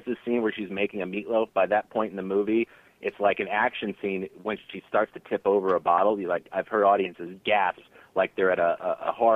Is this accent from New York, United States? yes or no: yes; Brooklyn, New York, United States; born there; Well, yeah, but I was born in Brooklyn in 1975, so I did have some sort of a nostalgic affinity for New York every time I visited.